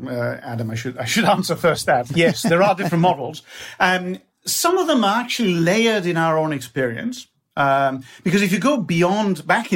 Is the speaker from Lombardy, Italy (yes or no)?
no; Bologna, Emilia-Romagna, Italy; I come from Bologna, a lovely town in northern Italy where lasagna and tortellini and lots of good things come from.